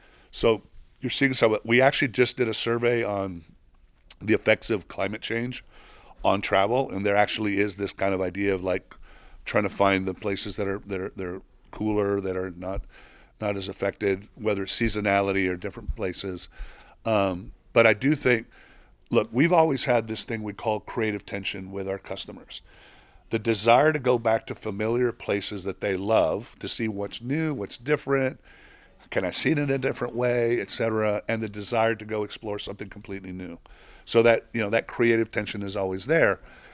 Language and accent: English; Mexico; It's old school because I grew up in Mexico, you know, and all that.